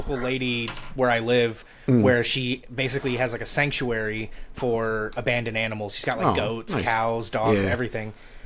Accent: Camden, New Jersey, United States; I mean, granted, I technically wasn't from Philly. I was from Camden. We would cross over to Philly.

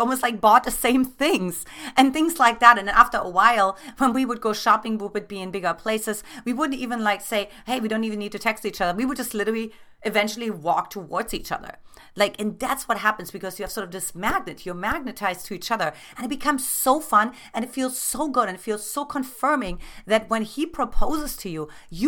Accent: Germany; obviously I'm from Germany and his brother was actually in Germany at the time.

